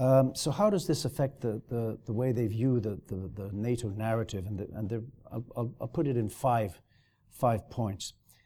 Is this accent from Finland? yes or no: yes; Finland; I'm correctly referred to as at the Swedish National Defense College, but I'm actually from Finland.